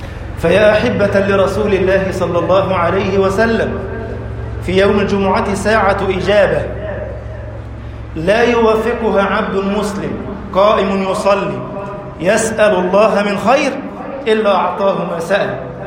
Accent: Egypt; اجعل بلدنا مصر أمنا أمانا، سخاء رخاء

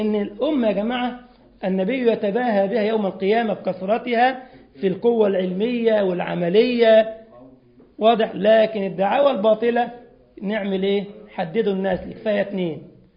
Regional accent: Egypt; والله ودي كانت حادثة مشهورة عندنا في مصر

